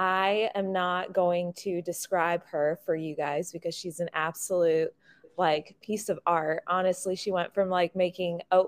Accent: Chicago, Illinois, United States; I'm from literally the wonderful state of Illinois, Chicago, but I went to UW-Madison.

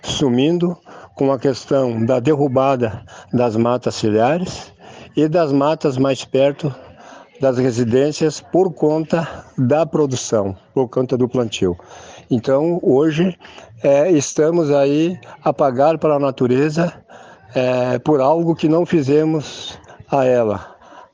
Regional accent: Restinga Seca, Rio Grande do Sul, Brazil; sou da comunidade de São Miguel, no município de Restinga Seca, região central do estado do Rio Grande do Sul, comunidade remanescente de Quilombo.

